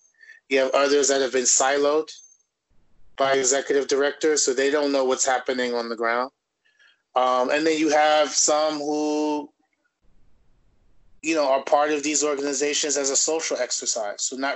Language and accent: English; Bronx, New York, United States; I live in the Bronx, I grew up in the Bronx, like I'm embedded in this